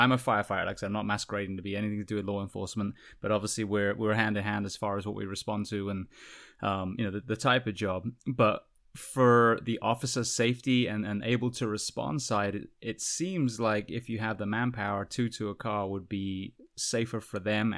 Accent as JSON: {"language": "English", "town": "Ocala", "region": "Florida", "country": "United States", "tie": "born or raised there", "said": "So they came to actually my hometown, Ocala"}